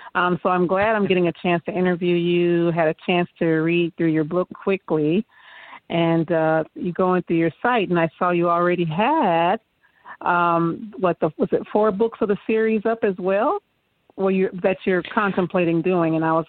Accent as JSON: {"language": "English", "region": "California", "country": "United States", "said": "I'm actually from the Bay Area, but would to know what inspired you."}